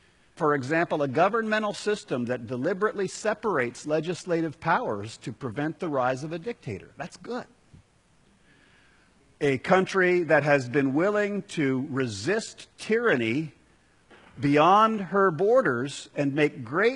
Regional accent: United States; I just want to point out that Americans, and I'm including American Christians, we tend to have kind of a selective discernment in this area.

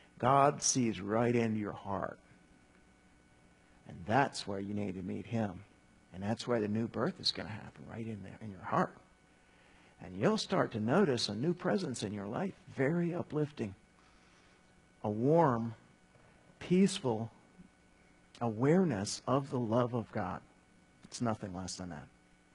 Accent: Scotland, United Kingdom; I'm Scottish.

